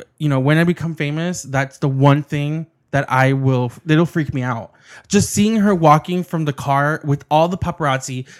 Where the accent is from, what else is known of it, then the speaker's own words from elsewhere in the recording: United States; And it's fine. I'm an American. I can do that.